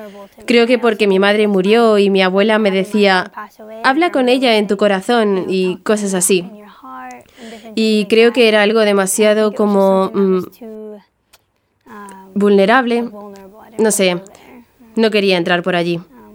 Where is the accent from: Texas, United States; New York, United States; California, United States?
New York, United States; Crecí en Nueva York, soy de allí.